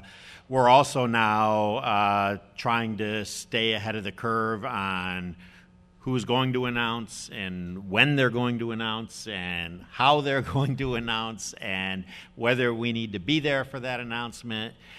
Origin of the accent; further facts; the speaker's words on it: Detroit, Michigan, United States; so I'm from Detroit, so I call this the South.